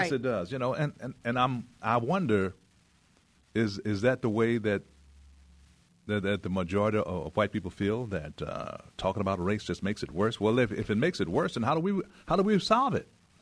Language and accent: English; Arkansas, United States; You know, growing up in Arkansas